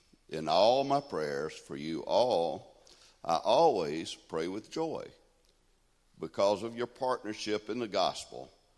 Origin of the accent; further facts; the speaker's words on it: Mississippi, United States; The church I grew up in Mississippi was attended by very many, many military people.